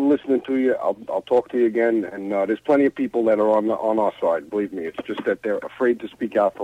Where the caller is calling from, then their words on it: Smithtown, New York, United States; Smithtown.